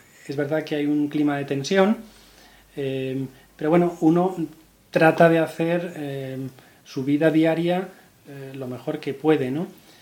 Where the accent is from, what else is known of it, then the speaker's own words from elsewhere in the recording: Madrid, Community of Madrid, Spain; yo soy de Madrid y me considero muy madrileño